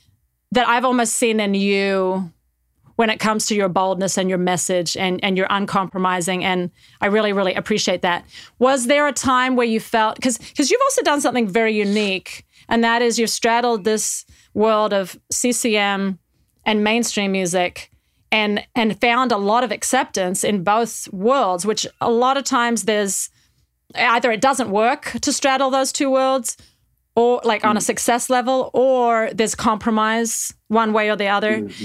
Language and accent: English; Australia; I don't know if it's being Australian.